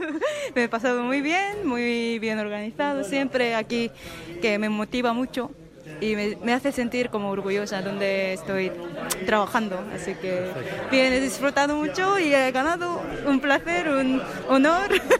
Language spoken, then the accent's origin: Spanish; South Korea; Spanish is a second language; now in Spain; Soy de Corea del Sur.